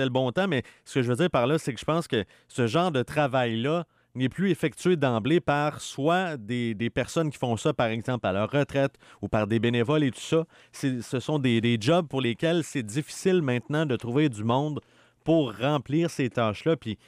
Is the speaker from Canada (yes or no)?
yes; Lac-à-la-Tortue, Quebec, Canada; dans le secteur où j'ai grandi, lac à la Tortue